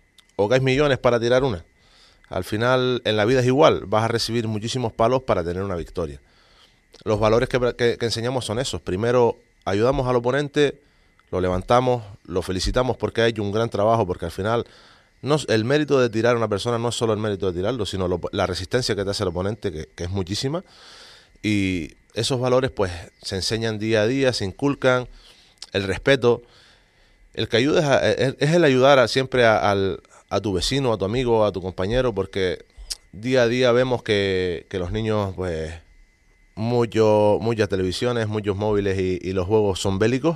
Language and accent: Spanish; Tenerife, Canary Islands, Spain; born there; now in Fuerteventura, Spain; yo no nací en Fuerteventura, yo nací en Tenerife, y mi familia luchadora era de Fuerteventura.